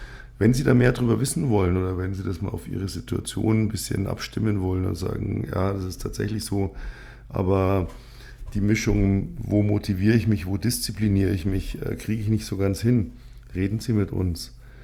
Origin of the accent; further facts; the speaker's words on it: Munich, Bavaria, Germany; accent: Upper Bavarian; einen Hauch von Münchner Akzent jetzt hier noch reinzubringen in die letzten Minuten. Ich kann das auch derber, also ich kann auch das richtig derbe Oberbayerisch. Ich bin zweisprachig aufgewachsen, also bayerisch und gut, aus meiner Sicht spreche ich ein passables Hochdeutsch.